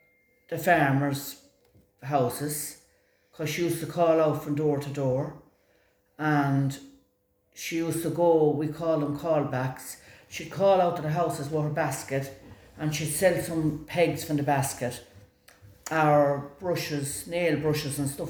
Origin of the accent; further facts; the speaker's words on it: Mullingar, Westmeath, Ireland; born there; I was born in County Westmeath in Ireland, Mullingar. I come from a family of seven.